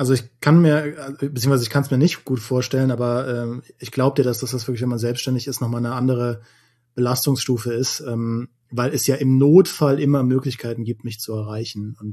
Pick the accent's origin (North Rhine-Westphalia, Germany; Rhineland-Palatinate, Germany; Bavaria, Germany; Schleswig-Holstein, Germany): Rhineland-Palatinate, Germany; Trier; da bin ich nach dem Test in meine Heimat gefahren, nach Trier